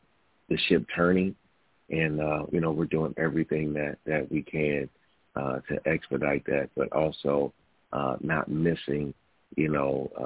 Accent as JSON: {"language": "English", "town": "Los Angeles", "region": "California", "country": "United States", "tie": "born or raised there", "said": "I can't go against, you know, the Lakers, you know, being that's my hometown."}